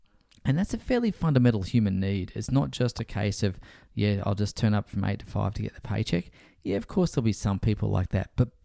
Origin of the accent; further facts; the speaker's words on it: Australia; as an Australian, it really does break my heart to say this